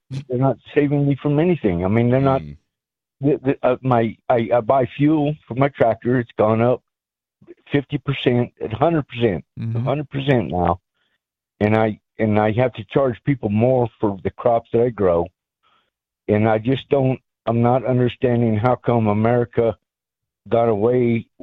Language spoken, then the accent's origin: English; Ireland; moved away; I immigrated from Ireland. I came from a family of nine. We were very, very poor, and I worked hard my whole life.